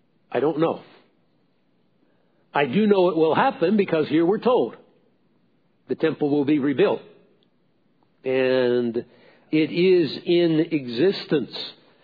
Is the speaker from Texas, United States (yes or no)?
no; New Jersey, United States; I'm from New Jersey. Great place. Not that big.